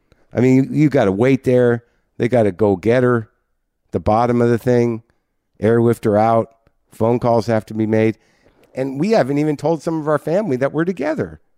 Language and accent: English; United States; And I don't know if that's me being an American and not very polite.